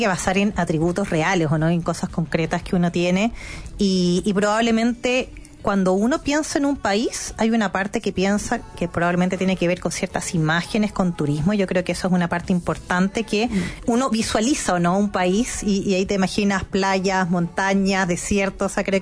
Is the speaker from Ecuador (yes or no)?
no; Chile; Cuando uno dice, ¿de dónde eres? De Chile.